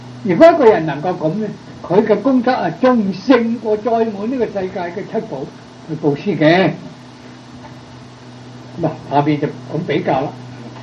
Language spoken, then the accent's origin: Cantonese; China; 身體發膚受之父母不敢毀傷，我哋中國人嘅道德